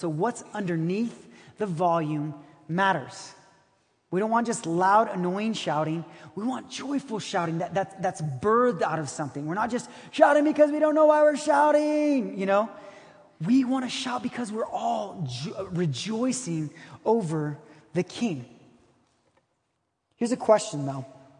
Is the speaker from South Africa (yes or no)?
no; Brazil; I grew up in Brazil. I love soccer.